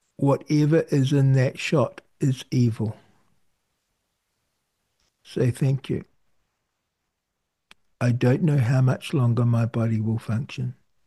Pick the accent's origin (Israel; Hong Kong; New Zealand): New Zealand; now in Sydney, Australia; I'm a Kiwi living in Sydney